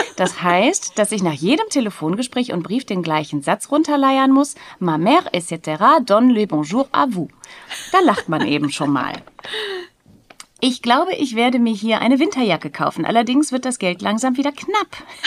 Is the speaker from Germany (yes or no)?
yes; Germany; als Deutsche, die nicht so gut Französisch kann